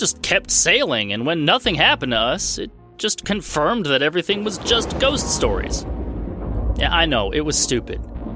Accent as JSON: {"language": "English", "region": "California", "country": "United States", "moved": "as an adult", "said": "You know we're from Central California, right?"}